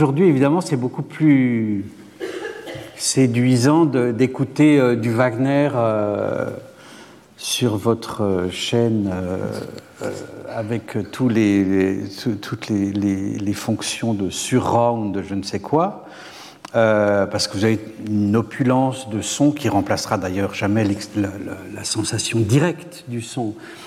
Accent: Grand Est, France; born there; Je suis né en Alsace, et en Alsace, donc on a cette double culture germanique et française.

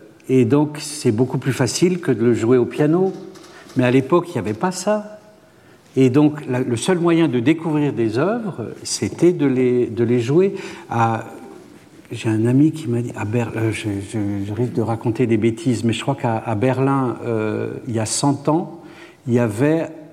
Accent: Grand Est, France; born there; Je suis né en Alsace, et en Alsace, donc on a cette double culture germanique et française.

